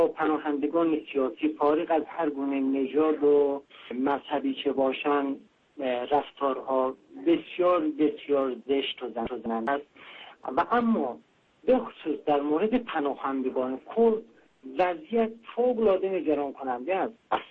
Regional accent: Iran; now in Turkey; ما که آذری هستیم

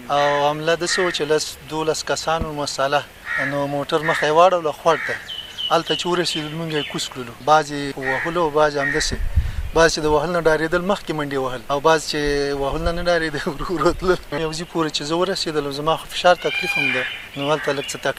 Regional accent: Nangarhar, Afghanistan; چې زه خپله د ننګرهار یم

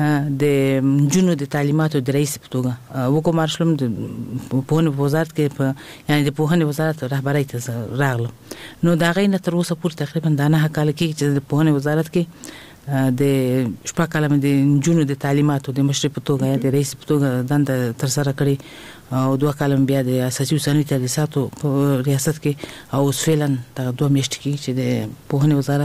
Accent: Kabul, Afghanistan; also born or lived in Balkh; ما خوندلته لوی شوی ما د کابل په ښار کې مې ابتدایي زده کړې کړې دي

